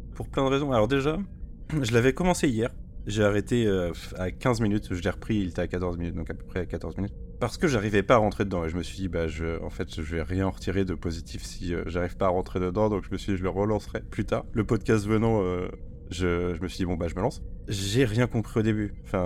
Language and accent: French; Nantes, Pays de la Loire, France; Et je viens de Nantes.